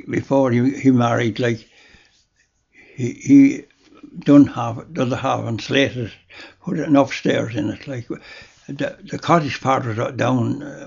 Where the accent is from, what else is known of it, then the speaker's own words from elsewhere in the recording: Leinster, Ireland; born there; I was born in Dernamook, that's